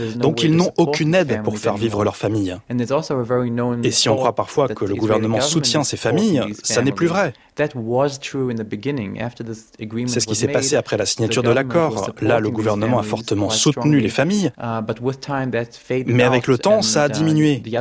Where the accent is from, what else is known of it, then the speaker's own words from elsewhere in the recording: Israel; j'ai 44 ans, je suis né et j'ai grandi en Israël. J'ai été élevé dans un milieu juif orthodoxe